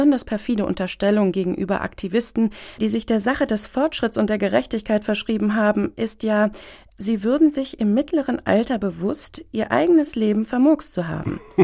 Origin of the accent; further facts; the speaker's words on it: Hanover, Lower Saxony, Germany; Ich bin in Hannover aufgewachsen und lebe dort immer noch.